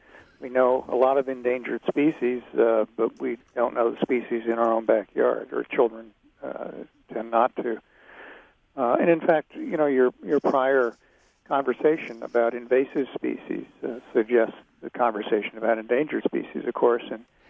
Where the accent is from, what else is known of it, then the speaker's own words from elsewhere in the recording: Kansas City, United States; I grew up outside of Kansas City on the edge of the suburbs, and I could go out my back door and into the field